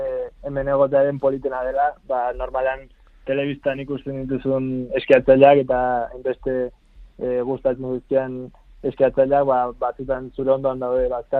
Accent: Basque Country, Spain; also born or lived in Brazil; Brasilean jaio nintzen, eta bi urterekin joan nintzen Euskal Herria bizitzera.

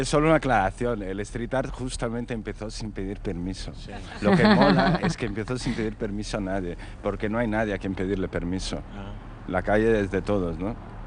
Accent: Barcelona, Catalonia, Spain; now in Bilbao, Spain; Bilbao no se mueve todo esto mucho, pero vengo de Barcelona, que está a reventar

